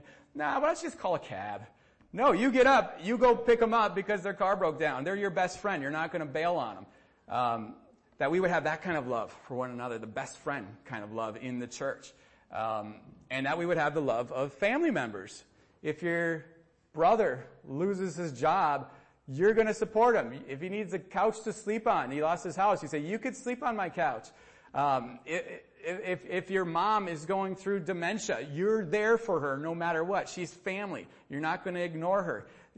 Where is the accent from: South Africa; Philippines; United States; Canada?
United States; Being an American, I butcher languages.